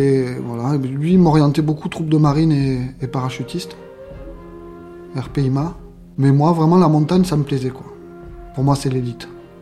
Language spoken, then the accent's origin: French; Occitanie, France; j'ai grandi dans les Cévennes, dans la montagne. Je savais marcher avec du poids déjà depuis tout petit.